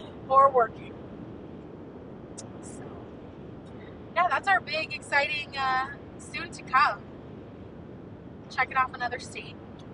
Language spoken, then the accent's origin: English; California, United States; also born or lived in Oklahoma / Texas; I've made a lot of drastic moves where from my hometown, where I lived in California, San Diego was 24 hours away. Then I moved to Oklahoma, and that was 30 hours away.